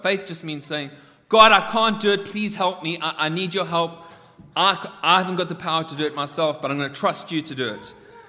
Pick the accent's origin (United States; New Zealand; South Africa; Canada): South Africa; I was growing up in South Africa.